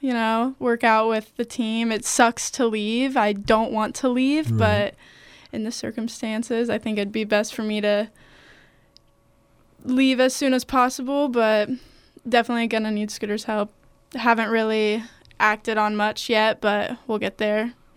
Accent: Columbus, Ohio, United States; I'm from Columbus.

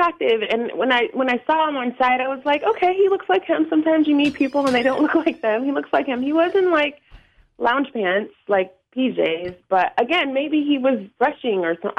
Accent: Florida, United States; I grew up in Florida.

